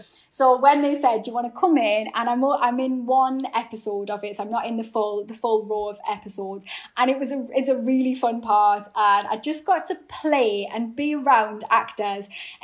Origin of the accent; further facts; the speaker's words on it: North East England, United Kingdom; accent: Geordie; It's my Geordie accent and my dark hair. I just look like a villain